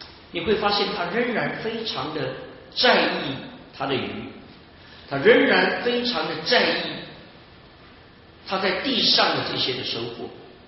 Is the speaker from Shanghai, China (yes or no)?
yes; Shanghai, China; 我的故乡呢，其实我爸爸是浙江杭州人，虽然我在上海出生，在上海成长，但是我要填我的籍贯都是填浙江杭州